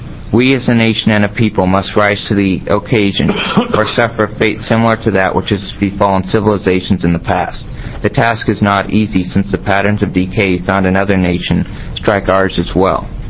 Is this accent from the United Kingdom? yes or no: no; McMinnville, United States; I'm from McMinnville, and I'm a Christian.